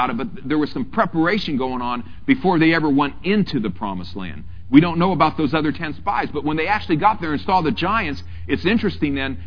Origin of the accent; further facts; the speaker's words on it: United States; But you know, in one way, I'm American and I love America.